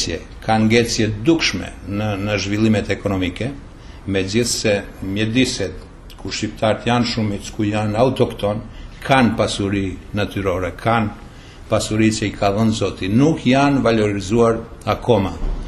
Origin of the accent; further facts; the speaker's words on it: Montenegro; unë duhet të përmend vetëm disa kryesore që i kemi si shqiptarë në Maltëzi, si pakicë nacionale në Maltëzi.